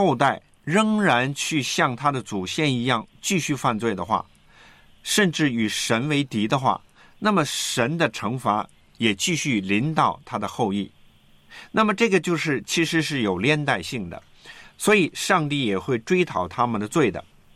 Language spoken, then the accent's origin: Chinese; China; 就好像我们中国人是讲究这个家庭啊，这个父母啊、儿女啊、子孙啊